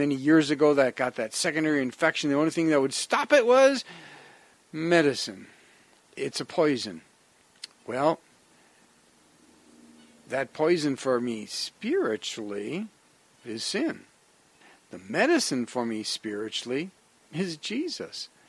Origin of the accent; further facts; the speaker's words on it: Wisconsin, United States; I grew up in Wisconsin, and we had mosquitoes and horseflies, and oh, they would bite and bite.